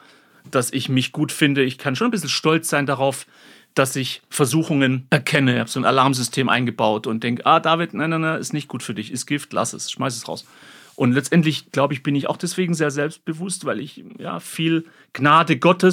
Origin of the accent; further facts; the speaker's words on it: Baden-Württemberg, Germany; Und im Schwaberland, wo ich aufgewachsen bin